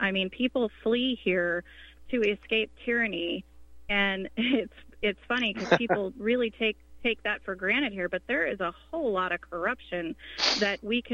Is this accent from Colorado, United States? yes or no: yes; Denver, Colorado, United States; moved away; I moved from Colorado, and Colorado was once upon a time kind of an old cow. You know, Denver, Colorado was an old cow town, you know, when I was growing up.